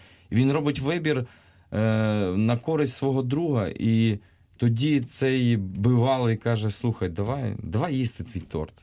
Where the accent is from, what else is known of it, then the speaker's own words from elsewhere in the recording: Ternopil, Ternopil Oblast, Ukraine; хоча я родом з Тернополя.